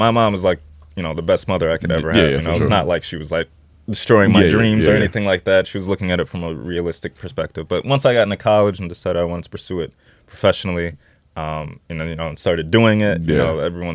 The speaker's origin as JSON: {"language": "English", "town": "Detroit", "region": "Michigan", "country": "United States", "tie": "born or raised there", "said": "Well, my dad's from Alabama, but, you know, we're born and raised in Detroit."}